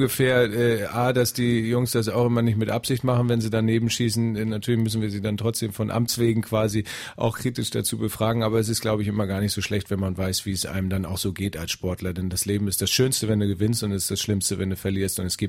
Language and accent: German; Hamburg, Germany; ich schaue natürlich dann doch ehrlich gesagt als Hamburger auf den Auftritt